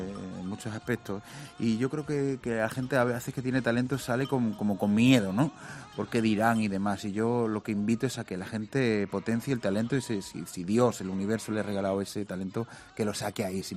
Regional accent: Catalonia, Spain; Nací en Cataluña, pero soy andaluz. Me creí en un barrio de andaluces, hago flamenco, mi padre era de Murcia, mi madre de Puerto Llano, mi padre amaba a … mi madre

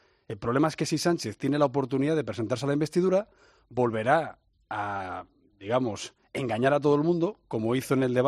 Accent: Palencia, Castile and León, Spain; En Madrid y en Palencia, mi ciudad natal.

